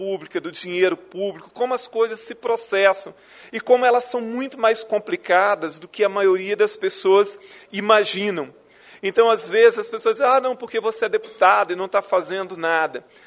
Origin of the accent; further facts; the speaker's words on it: Santa Maria de Jetibá, Espírito Santo, Brazil; born there; nasci lá em Rio Taquarinha, bem no interior mesmo de Santa Maria de Jetibá, na época Santa Leopoldina. Nós que nascemos antes de 1988, se fôssemos de países diferentes, nós teríamos dupla cidadania, né? Porque nos nossos documentos todos nós somos leopoldinenses.